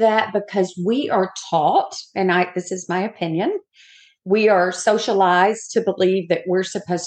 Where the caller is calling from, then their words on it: Daytona Beach, Florida, United States; I am coming from Daytona Beach, where it's not so sunny today.